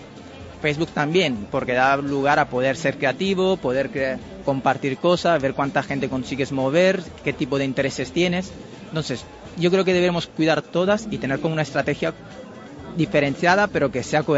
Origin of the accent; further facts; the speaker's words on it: Italy; Spanish is a second language; yo por ejemplo soy italiano